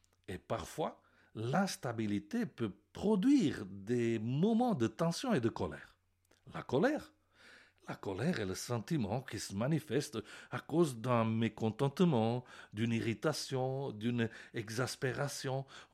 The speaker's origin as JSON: {"language": "French", "region": "Sicily", "country": "Italy", "tie": "born or raised there", "second_language": "French", "said": "je suis né et grandi en Sicile, où les hautes températures font arriver l'été bien tôt que ce qui est prévu dans le calendrier."}